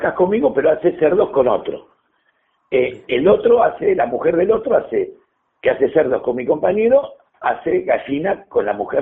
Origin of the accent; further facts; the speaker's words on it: San Luis, Argentina; yo me crié en San Luis, en chiquito, ¿viste?